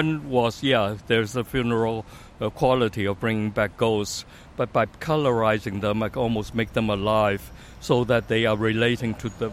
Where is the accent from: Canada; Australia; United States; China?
China; moved away; also born or lived in Paris, France / London, United Kingdom; When I grew up in China, I had home for 3 or 4 years, the real home that I love.